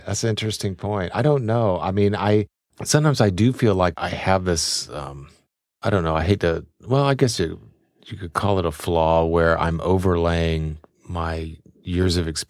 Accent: Florida, United States; Including my home state of Florida.

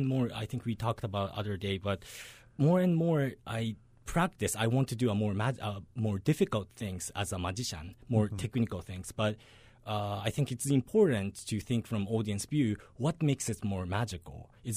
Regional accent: Japan; moved away; And I came from Japan 7 years ago.

